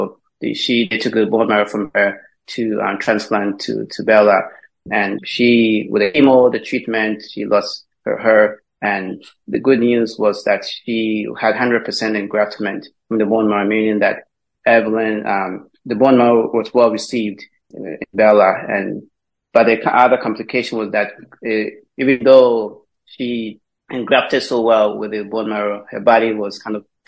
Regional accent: Ghana; growing up in Ghana

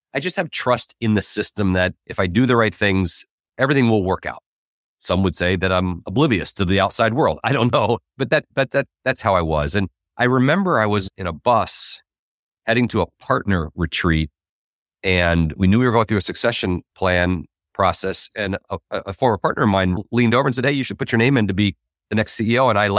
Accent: New York, United States; also born or lived in Cincinnati / Detroit; now in Michigan, United States; Yeah, I grew up in New York and Cincinnati. I lived in Detroit as an adult.

